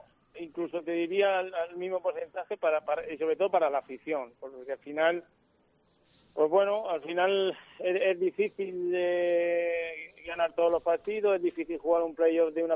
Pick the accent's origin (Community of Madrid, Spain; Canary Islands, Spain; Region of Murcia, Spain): Region of Murcia, Spain; Mula; cada vez que subimos a mi pueblo, a Mula, le encanta salir a pasear conmigo en bicicleta